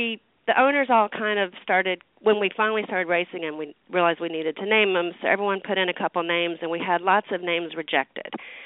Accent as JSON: {"language": "English", "town": "Lexington", "region": "Kentucky", "country": "United States", "tie": "born there", "said": "Well, I was born in Lexington, so I kind of think I had it in my blood."}